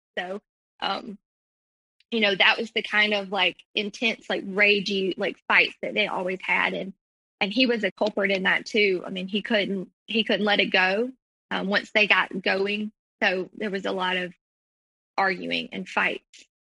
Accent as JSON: {"language": "English", "country": "United States", "said": "And I come from a minority community. We're Native American."}